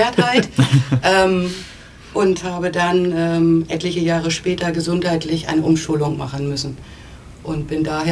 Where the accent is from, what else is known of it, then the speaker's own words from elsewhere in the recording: Neustadt am Rübenberge, Lower Saxony, Germany; In Neustadt am Rübenberge, das ist eine kleine Stadt bei Hannover, auch mit ein bisschen landschaftlichen Flair, also nicht typisch Stadt, und für mich ist es eine tolle Stadt gewesen zum Aufwachsen.